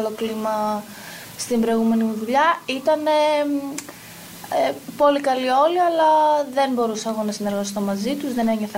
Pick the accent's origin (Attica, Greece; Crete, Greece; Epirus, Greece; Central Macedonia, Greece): Central Macedonia, Greece; Chalastra; Πριν ήμουν από χωριό. Έμενα στο χωριό μου, στη Χαλάστρα.